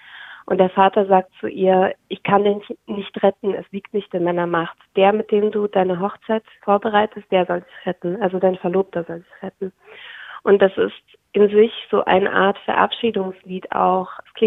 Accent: Germany; born there; first language Ukrainian; German is a second language; Man muss dazu sagen, ich bin in Deutschland geboren. Ukrainisch ist zwar meine Erstsprache, aber ich sehe mich selber als Deutsch-Ukrainerin.

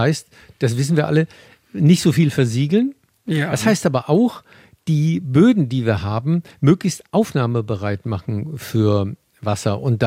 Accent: Rhineland-Palatinate, Germany; sind Regionen entlang des Rheins im Südwesten, wieder mal meine Heimat Rheinhessen, ganz extrem betroffen

